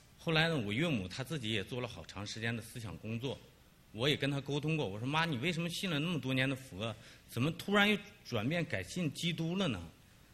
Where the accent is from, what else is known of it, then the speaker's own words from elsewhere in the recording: Inner Mongolia, China; moved away as an adult; now in United States; 我来自内蒙古。我今天到美国呢，正好是2个月零4天。我那个，在我没来之前呢，我本人是无神论，我也什么也不信